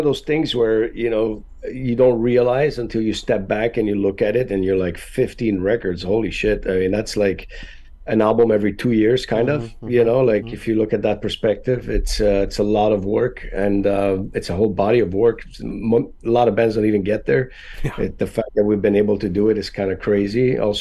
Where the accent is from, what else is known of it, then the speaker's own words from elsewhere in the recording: Canada; now in Florida, United States; But we're all Canadian, except for the new drummer, James.